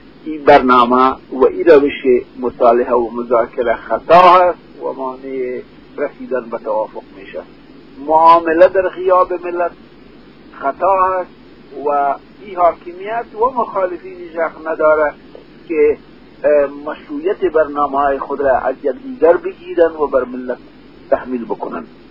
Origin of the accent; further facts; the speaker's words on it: Afghanistan